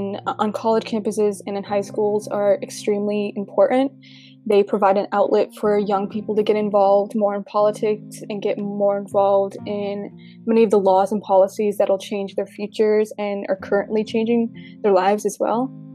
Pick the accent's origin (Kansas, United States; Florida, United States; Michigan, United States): Florida, United States; Gainesville; I'm from Gainesville, Florida